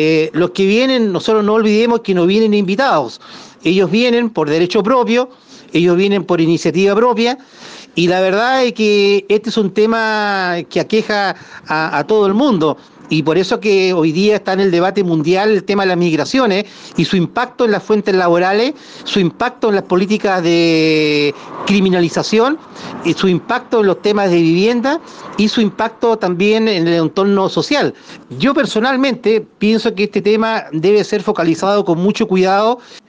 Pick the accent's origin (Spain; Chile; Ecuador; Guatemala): Chile; uno como compatriota, uno como chileno, como nacido y criado en Chile